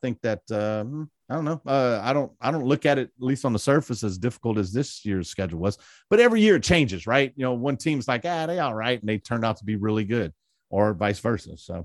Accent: Louisiana, United States; moved away as an adult; I was born and raised in Louisiana. Then I moved away in the military

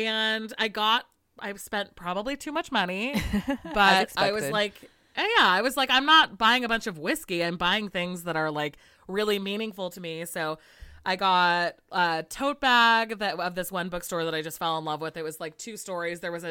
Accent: California, United States; So, but as a Californian, I'm like, shipping should be $10.

